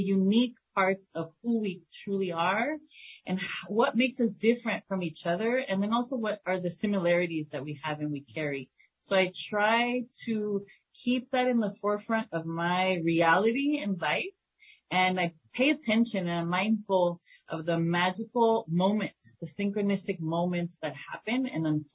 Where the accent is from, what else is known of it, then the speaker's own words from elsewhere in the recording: California, United States; first language es; English is a second language; So my first language is Spanish. I learned English in school. I grew up in Southern California.